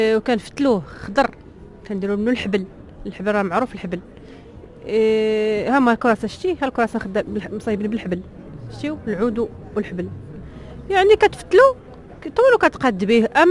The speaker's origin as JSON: {"language": "Arabic", "country": "Morocco", "said": "حنا كمغاربه"}